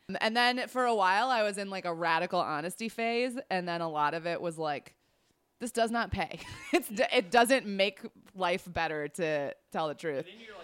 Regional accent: Golden, Colorado, United States; Outside of Denver. In Golden, Colorado.

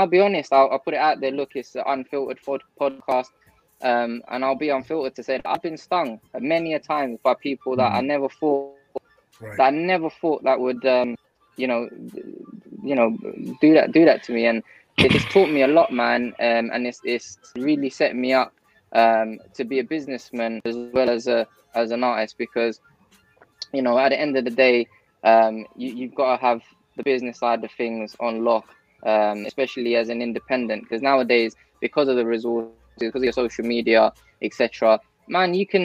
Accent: United Kingdom; for many years as a young British Bengali boy, I'll be honest, man, like I was embarrassed to say that I was Bengali

